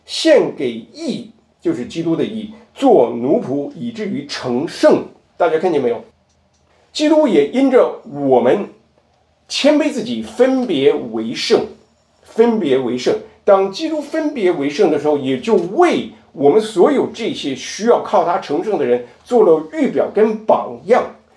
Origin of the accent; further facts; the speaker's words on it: Guangxi, China; moved away as an adult; 要回广西吗？我是广西来的。